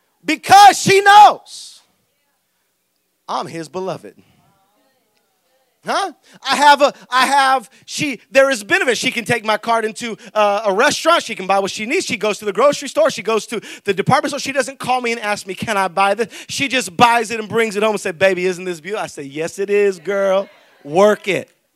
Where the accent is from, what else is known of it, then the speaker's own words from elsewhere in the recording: Salinas, California, United States; I grew up in Salinas, so my flavor comes out. I don't even know what I am. I don't know if I'm black, white, brown, Mexican.